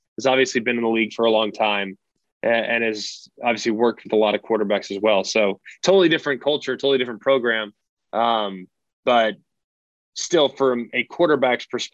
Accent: Southlake, Texas, United States; We grew up in the South Lake Carroll system.

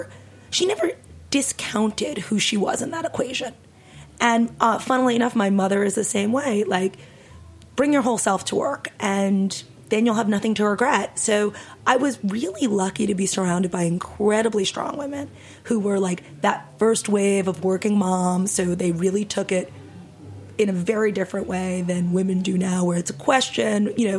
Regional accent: New York, United States; And I never, and probably because I grew up in New York and this was a New York-based industry

